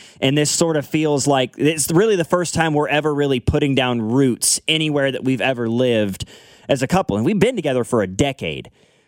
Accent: Lawson, Missouri, United States; but in my tiny little hometown that I grew up in of Lawson, Missouri, which is about 2,500 people, right? Small class two school, everybody knows everybody kind of thing.

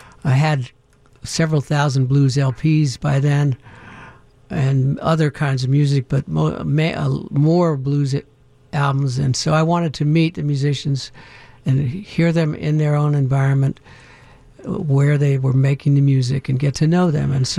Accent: Pittsburgh, Pennsylvania, United States; Because I was from Pittsburgh.

